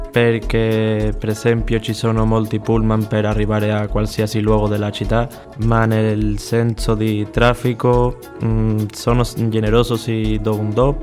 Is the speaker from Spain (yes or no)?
yes; Seville, Andalusia, Spain; Italian is a second language; now in Cagliari, Italy; Da Siviglia, al sud della Spagna.